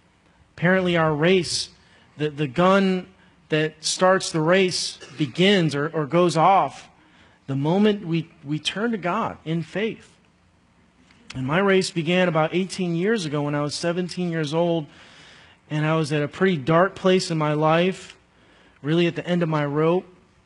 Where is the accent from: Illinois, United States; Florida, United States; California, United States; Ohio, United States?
Illinois, United States; Chicago; And I'm a Bulls fan because I'm from Chicago.